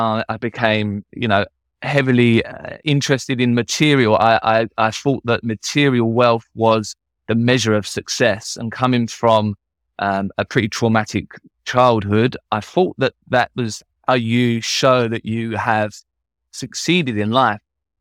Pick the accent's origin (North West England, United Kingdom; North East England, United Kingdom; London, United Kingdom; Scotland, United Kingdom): London, United Kingdom; I was born in London, but grew up in London, in England, for most of my life.